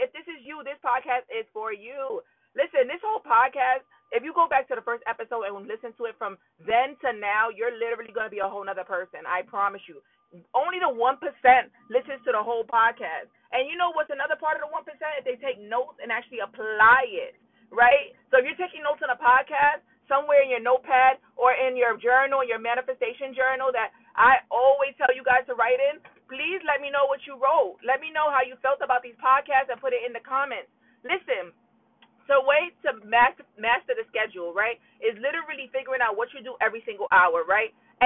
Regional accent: Harlem, New York, United States; I'm from Harlem, New York. I am super happy to be here today.

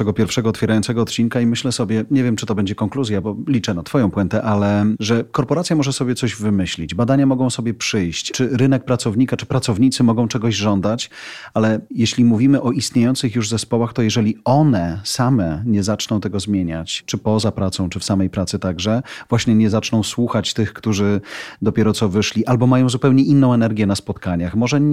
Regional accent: Bielawa, Lower Silesian Voivodeship, Poland; Ja jestem swoją drogą z Bielawy, tak na wszelki wypadek. Dolny Śląsk w Polsce.

